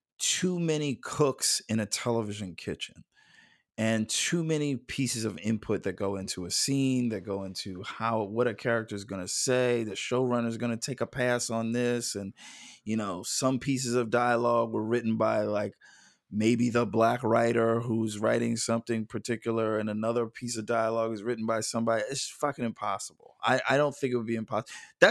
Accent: East Coast, United States; now in Los Angeles, United States; I like, I'm from the East Coast, so I still hold on to that.

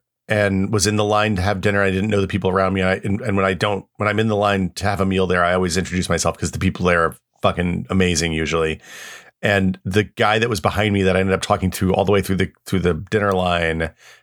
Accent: Tennessee, United States; There was a Philips factory near my house when I grew up in Tennessee.

